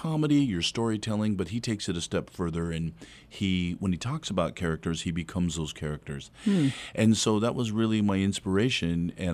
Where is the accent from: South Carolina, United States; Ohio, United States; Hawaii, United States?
Hawaii, United States; I'm Hawaiian, but I grew up, as a very fair-skinned, Caucasian-looking Hawaiian boy.